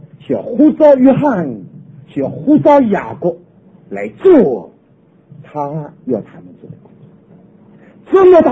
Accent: Shanghai, China; moved away as an adult; also born or lived in Taiwan; now in United States; 我小的时候一直到大学毕业，除了我大学三年级在火车上实习离开我的家乡之外，离开上海之外，我南京也没有去过，杭州也没有去过，苏州也没有去过，我都留在安分守己，就留在上海。

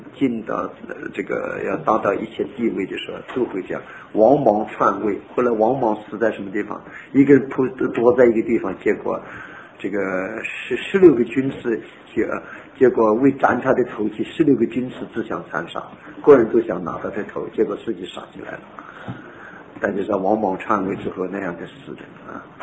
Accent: China; 我中国人更讲了啊

